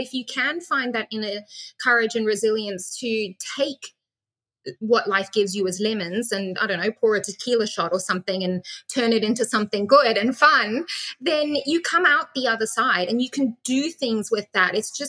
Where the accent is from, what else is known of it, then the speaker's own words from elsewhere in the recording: Zimbabwe; As you said, I was born in Zimbabwe, which is like a small teapot-shaped country in Africa, southern Africa. And we were farmers.